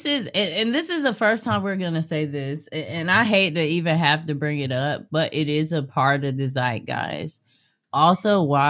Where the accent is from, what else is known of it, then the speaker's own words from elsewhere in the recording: Jacksonville, Florida, United States; And mind you, I'm from Duval.